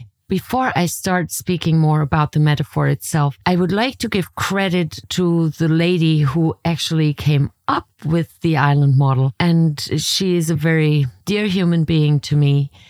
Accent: Germany; Let's not forget, I was born and raised in Germany and I traveled there from Europe.

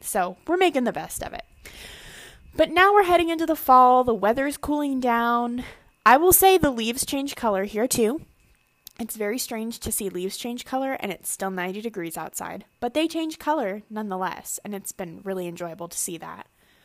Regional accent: Alaska, United States; I'm an Alaska girl through and through. I never thought I would say that. I grew up in Southeast Alaska, where it rained probably 300 out of 365 days a year

